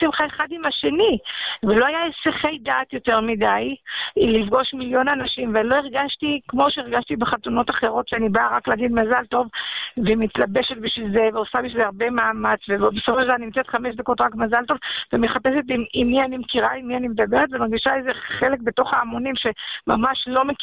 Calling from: Jerusalem, Jerusalem District, Israel; מירושלים.

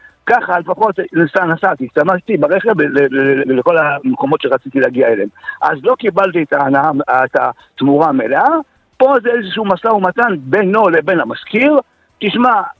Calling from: Kfar Saba, Central District, Israel

